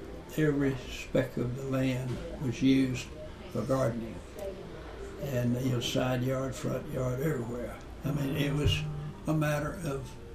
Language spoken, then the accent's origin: English; North Carolina, United States; born there; I was born in Randolph County.